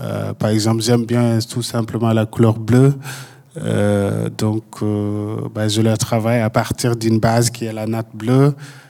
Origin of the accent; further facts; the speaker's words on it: Fouta, Senegal; Je pense que dans la vie au Sénégal, en tout cas moi là où j'ai grandi dans le Fouta, tu vois, les choses quotidiennement sont collectives, quoi.